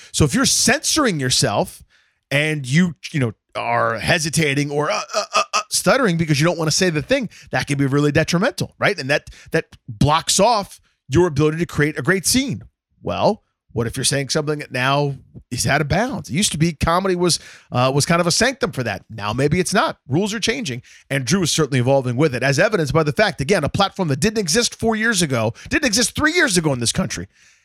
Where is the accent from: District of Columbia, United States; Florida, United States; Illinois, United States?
District of Columbia, United States; Washington; he's a fun guy from my hometown here in Washington, D.C.